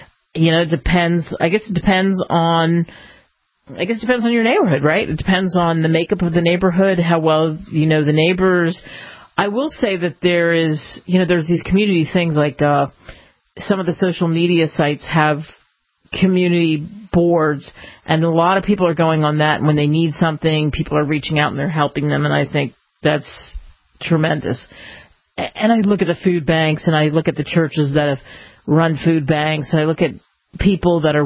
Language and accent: English; United States; Listen, I'm an American.